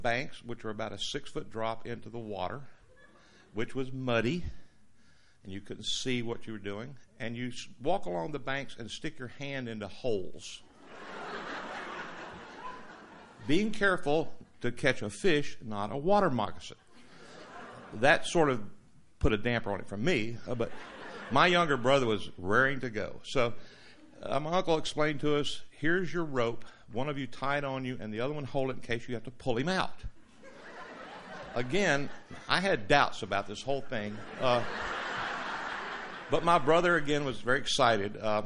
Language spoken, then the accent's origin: English; Louisiana, United States; moved away; I was raised in Louisiana, a long way away and a long time ago.